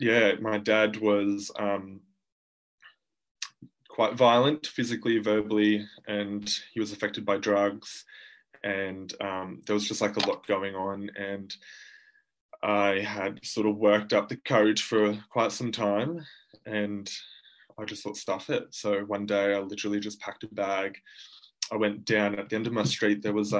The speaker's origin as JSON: {"language": "English", "town": "Deniliquin", "region": "New South Wales", "country": "Australia", "tie": "born or raised there", "said": "So I grew up in Deniliquin with my mum and my father."}